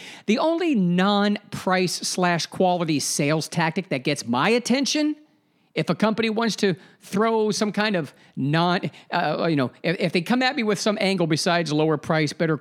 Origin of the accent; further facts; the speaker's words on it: Ohio, United States; The training was conducted at Goodyear's corporate offices in Akron, Ohio, my home state.